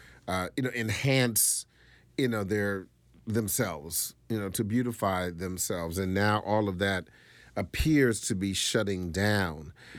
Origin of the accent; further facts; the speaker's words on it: United States; Because I cringe as an American, as a what I would consider a progressive thinking man.